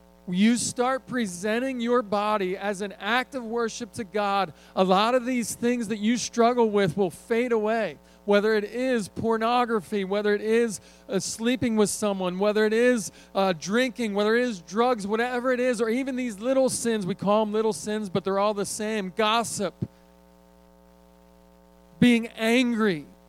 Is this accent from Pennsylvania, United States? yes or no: yes; Philadelphia, Pennsylvania, United States; now in Texas, United States; I grew up in Philadelphia. I didn't even know what Texas was.